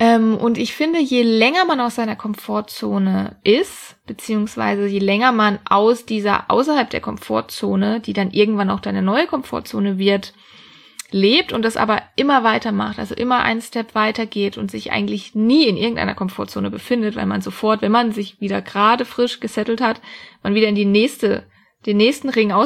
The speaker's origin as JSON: {"language": "German", "town": "Freiburg", "region": "Baden-Württemberg", "country": "Germany", "tie": "born or raised there", "moved": "as an adult", "said": "Ich wollte eigentlich immer in meiner Heimat, das ist Freiburg im schönen Süden von Deutschland, bleiben."}